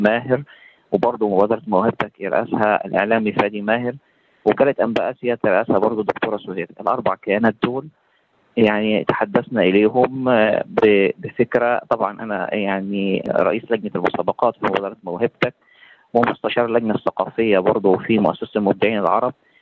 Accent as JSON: {"language": "Arabic", "country": "Egypt", "said": "دي هيئة حكومية يعني عندنا في مصر هنا"}